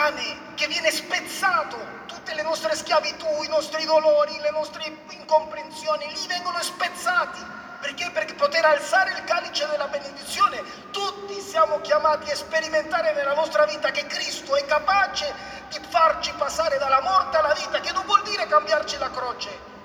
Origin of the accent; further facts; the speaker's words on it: Panama; now in Italy; io sono di Panama